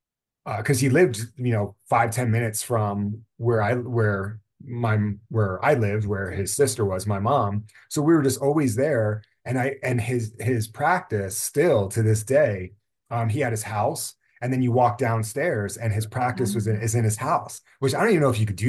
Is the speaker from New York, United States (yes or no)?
yes; Newburgh, New York, United States; So I was a little lucky where growing up in Newburgh, New York